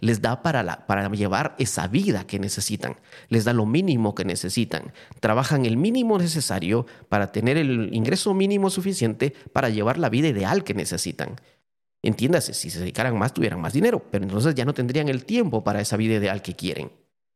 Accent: Guatemala; now in Taiwan; Yo recuerdo cuando saqué el pasaporte en Guatemala, antes de venir a Taiwán, me lo dieron el mismo día

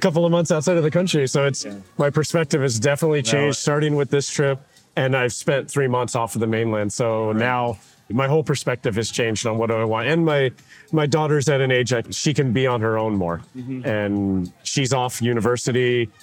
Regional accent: Oregon, United States; I'm from Oregon.

